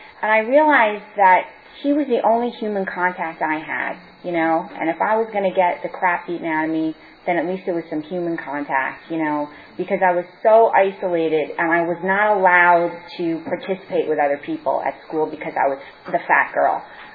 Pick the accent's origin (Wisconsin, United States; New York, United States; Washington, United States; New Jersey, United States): New York, United States; Bronx; So, I come from the Bronx